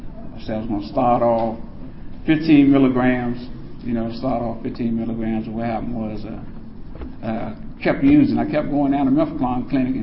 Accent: Washington, District of Columbia, United States; I grew up in Southeast D.C. The youngest of 12 kids.

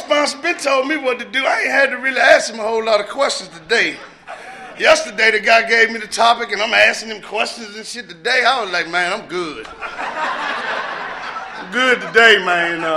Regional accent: Savannah, Georgia, United States; born there; I was born in Savannah, Georgia. I am a Bama. Good looking Bama today. You understand? So I was born in Savannah, Georgia. I ended up in D.C. getting clean.

